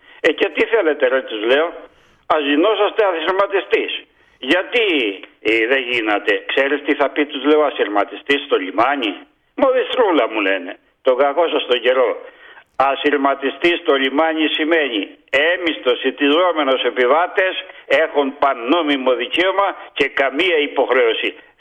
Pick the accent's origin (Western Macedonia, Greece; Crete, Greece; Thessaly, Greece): Crete, Greece; Zakros; επέλεξα ότι το καλύτερο μέρος για να επιβιώσω, για να ζήσω, να μεγαλουργήσω ήταν ο τόπος μου και γύρισα στη Ζάκρο.